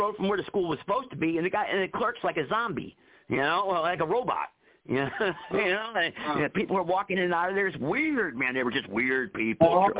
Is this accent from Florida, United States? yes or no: no; Connecticut, United States; I went up there where they tore down the school and everything because I'm from Connecticut.